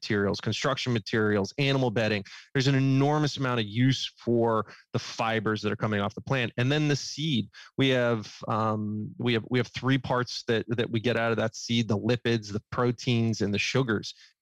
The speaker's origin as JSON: {"language": "English", "region": "West Coast", "country": "United States", "said": "I was from the West Coast."}